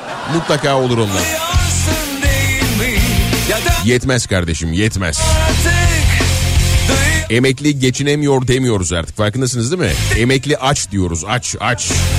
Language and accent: Turkish; Nazilli, Aydın, Turkey; Evet ben Nazilliliyim.